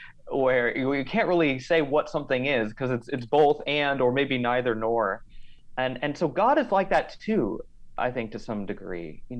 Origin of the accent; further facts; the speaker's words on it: Colorado, United States; So I grew up in Colorado. There was a fairly significant Latina population there, as well as, you know, spent some time in New Mexico and so on.